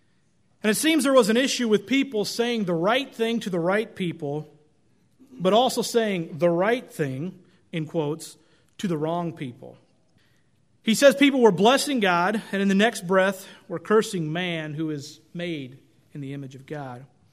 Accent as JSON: {"language": "English", "region": "Oregon", "country": "United States", "tie": "born or raised there", "said": "Now, I grew up in Oregon, and we would typically have forest fires during the summer"}